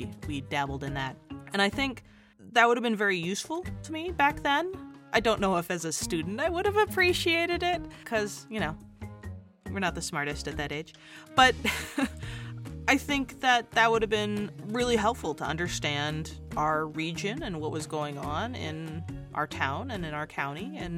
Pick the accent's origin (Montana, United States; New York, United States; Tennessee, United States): Montana, United States; Great Falls; Despite the fact that I grew up in Great Falls, Montana, so obviously some ranching and farming out there